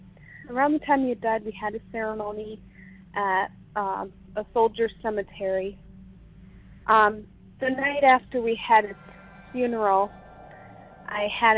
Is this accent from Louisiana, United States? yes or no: no; Massachusetts, United States; Hi, so I'm from Massachusetts, and as far as I can remember, you know, growing up where I live, I've always had experiences.